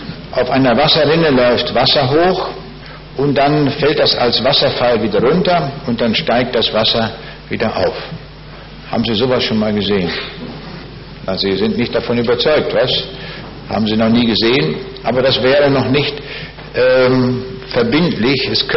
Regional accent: Braunschweig, Lower Saxony, Germany; Ich komme aus Braunschweig. Die Frage ist, wo liegt das?

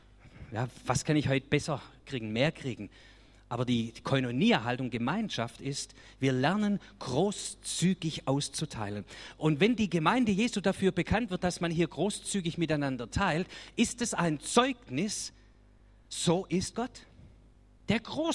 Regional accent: Swabia, Germany; Zumindest für mich als Schwabe.

